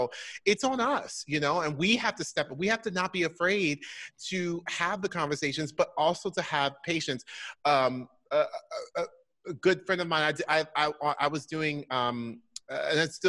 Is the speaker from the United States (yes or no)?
yes; Orlando, Florida, United States; I mean, I grew up in Orlando, Florida.